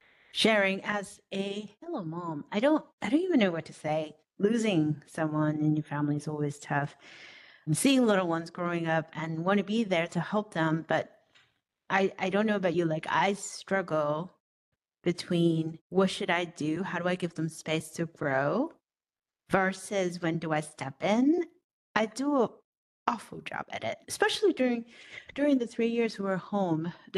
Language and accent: English; Hong Kong; Because I grew up in Hong Kong and we were privileged.